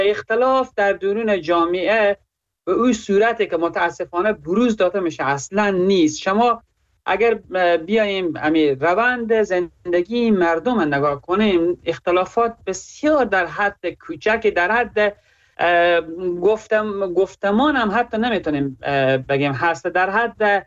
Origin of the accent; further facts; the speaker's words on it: Herat, Afghanistan; از زون غرب از هراتم